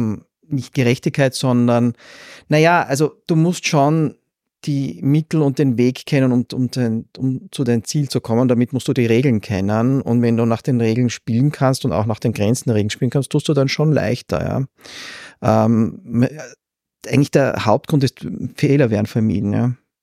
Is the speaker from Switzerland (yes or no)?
no; Graz, Styria, Austria; born there; Naja, ich bin an sich Steirer, also ich bin in Graz geboren.